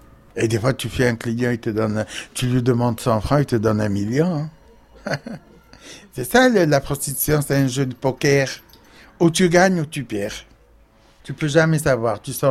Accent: Algeria; moved away as an adult; j'avais 27 ans, je venais d'arriver d'Algérie. J'avais 28 ans, là.

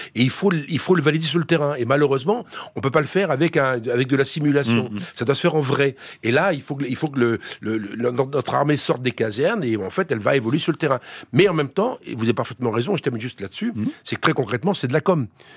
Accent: Brittany, France; je suis breton, donc on peut gérer ça différemment.

